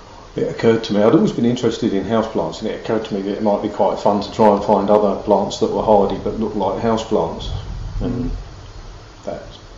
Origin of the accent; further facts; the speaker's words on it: Chalkwell, East of England, United Kingdom; also born or lived in Wembley; I was born in Wembley, but moved to Chalkwell when I was four. Grew up in Chalkwell.